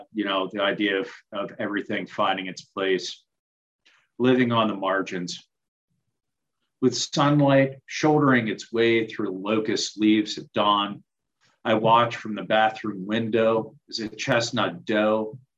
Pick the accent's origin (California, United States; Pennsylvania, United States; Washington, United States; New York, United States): Pennsylvania, United States; Carnegie; This next one's from my hometown of Carnegie and for my childhood friends, Len Bogatz and Rich Knisner.